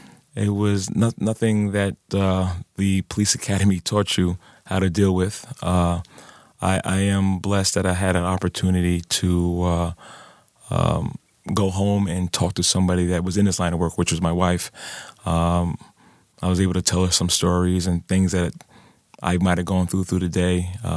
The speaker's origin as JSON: {"language": "English", "town": "Queens", "region": "New York", "country": "United States", "tie": "born or raised there", "said": "And, growing up in Jamaica, Queens, I've had bad experience with police officers."}